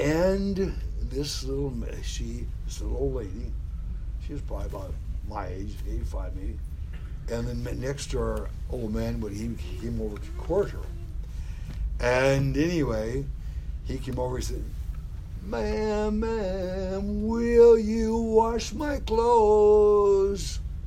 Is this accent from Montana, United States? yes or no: yes; Montana, United States; I was brought up in Montana in a very strong congregation.